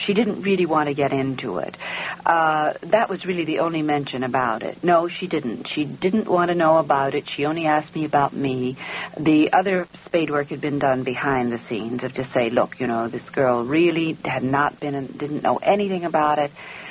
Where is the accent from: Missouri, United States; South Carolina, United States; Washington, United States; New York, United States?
Missouri, United States; And Sally and I grew up together in Missouri.